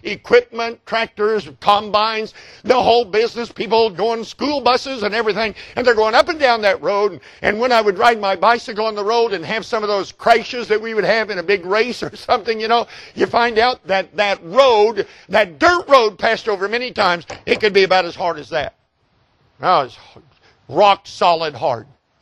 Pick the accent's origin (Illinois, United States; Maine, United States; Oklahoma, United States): Oklahoma, United States; Perry; I'm thinking in my mind right now of the place I was raised outside of Perry, Oklahoma.